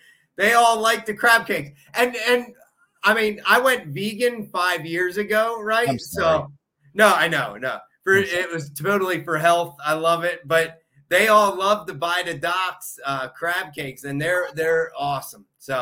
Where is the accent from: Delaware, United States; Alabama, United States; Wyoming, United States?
Delaware, United States; Newark; No, I'm originally from Newark, Delaware, and I joined the Marine Corps in Delaware, and then I ended up in Maryland, and then I just stayed